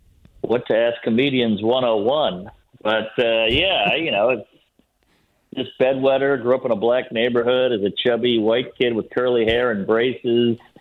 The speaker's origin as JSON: {"language": "English", "town": "New Orleans", "region": "Louisiana", "country": "United States", "tie": "born or raised there", "said": "I grew up outside the French Quarter in a dilapidated mansion"}